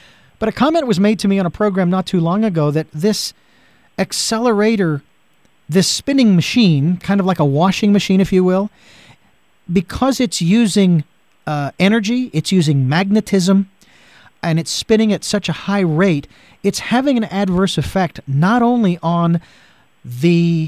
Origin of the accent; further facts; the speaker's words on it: Phoenix, Arizona, United States; Of course, I'm from Phoenix, and anything down below 70 degrees, I love.